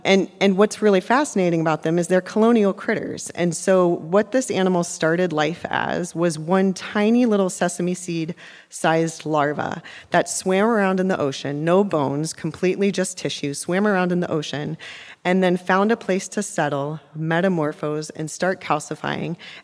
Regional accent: Ohio, United States; I'm from Ohio in the Midwest. And so that certification dive was in a limestone quarry.

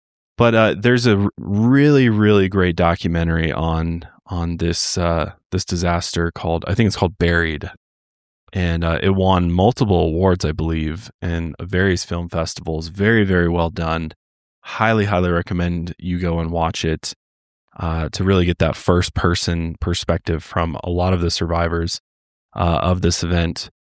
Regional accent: Las Vegas, Nevada, United States; also born or lived in Colorado; I'm originally from Vegas. I'm a Vegasan.

